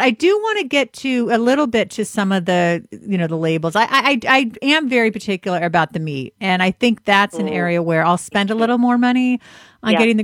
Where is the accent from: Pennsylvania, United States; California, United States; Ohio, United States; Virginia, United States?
California, United States; I'm from California. I like the corn tortillas and everything.